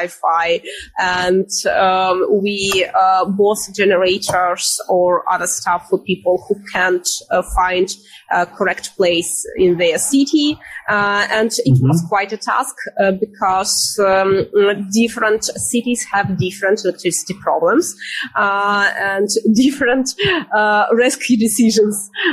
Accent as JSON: {"language": "English", "town": "Odesa", "region": "Odesa Oblast", "country": "Ukraine", "second_language": "English", "said": "A lot of people are mm-hmm. in Odessa because we are from Odessa. I'm from Odessa, exactly."}